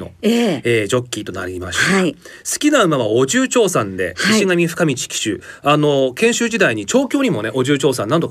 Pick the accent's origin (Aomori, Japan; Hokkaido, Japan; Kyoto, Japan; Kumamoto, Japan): Aomori, Japan; 私同郷ですよ、ね、青森出身応援したいです